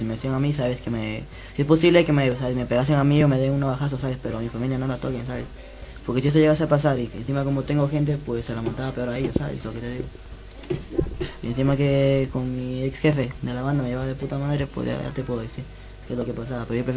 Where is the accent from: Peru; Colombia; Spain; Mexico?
Spain; Madrid, Community of Madrid; Pues de Manoteras, chaval